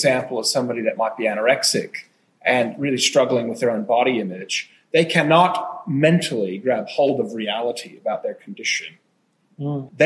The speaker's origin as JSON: {"language": "English", "country": "United States", "said": "I mean, I'm an American, so I classically overshare."}